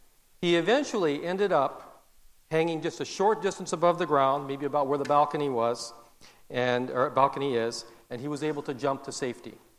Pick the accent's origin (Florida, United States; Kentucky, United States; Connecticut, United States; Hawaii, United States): Hawaii, United States; because we are originally from Hawaii, that's part of our background.